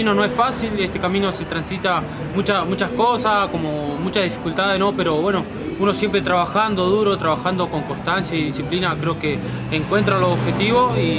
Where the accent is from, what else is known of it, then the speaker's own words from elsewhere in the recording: Argentina; Creo que venimos de Argentina